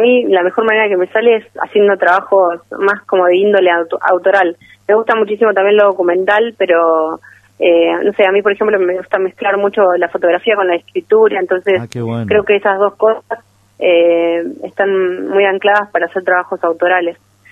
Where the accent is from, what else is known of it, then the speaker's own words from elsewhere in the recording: Azul, Buenos Aires Province, Argentina; also born or lived in San Nicolás; Pero solamente nací ahí, estuve un mes y me volví azul. Y yo nací, o sea, que crecí toda mi vida en azul.